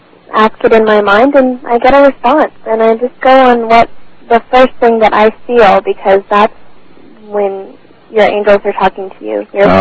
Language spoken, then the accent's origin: English; Redondo Beach, California, United States; born there; also born or lived in San Juan Capistrano; I'm from, let's see, I was born in Redondo Beach.